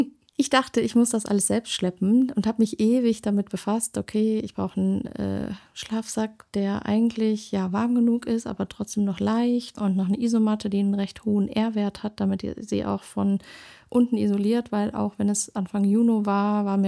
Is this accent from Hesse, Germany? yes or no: no; North Rhine-Westphalia, Germany; meine Heimat, das Siegerland